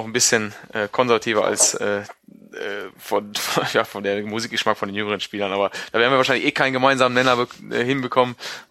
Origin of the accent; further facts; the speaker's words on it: Lower Saxony, Germany; also born or lived in Hesse; also, ich bin in Hessen geboren, ich komme eigentlich aus Südniedersachsen, aus der Nähe von Göttingen. Bin nur in Hessen, weil das nächstgelegene Krankenhaus in Hessen war, in Hessen geboren. Also ich bin eigentlich Südniedersachse. Ah, aus dem Solling komme ich eigentlich.